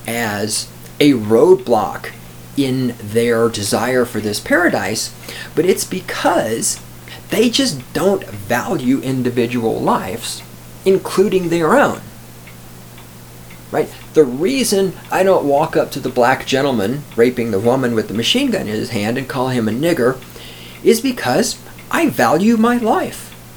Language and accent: English; Texas, United States; I'm from Texas, down in Texas, where half the population, I mean, I don't have exact statistics, but where I grew up, a good third of the population was black people.